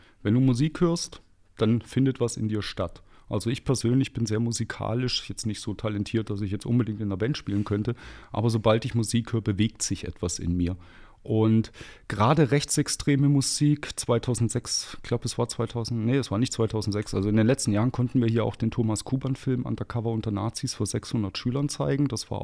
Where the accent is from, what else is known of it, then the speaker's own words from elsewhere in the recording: Thuringia, Germany; now in Ulm, Germany; ich bin kein gebürtiger Ulmer, ich komme aus Thüringen